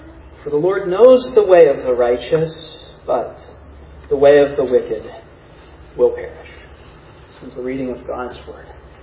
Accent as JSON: {"language": "English", "town": "Pittsburgh", "region": "Pennsylvania", "country": "United States", "tie": "born or raised there", "said": "It has been a blessing to reacclimate to the Pittsburgh area, born and raised in Pittsburgh, and to be back here and to be among all of you"}